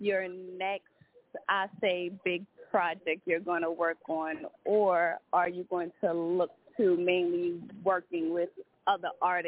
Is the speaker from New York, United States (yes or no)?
yes; Brooklyn, New York, United States; I'm from Brooklyn.